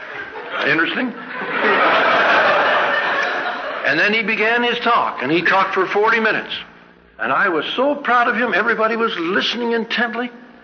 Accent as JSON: {"language": "English", "region": "California", "country": "United States", "said": "I was a missionary from California, and in those days there weren't very many missionaries going."}